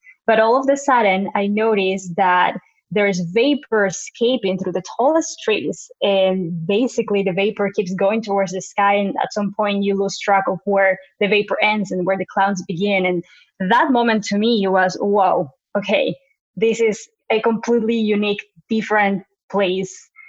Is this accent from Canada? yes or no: no; Peru; now in United States; I am originally from Peru, but I've been in the U.S. for a few years.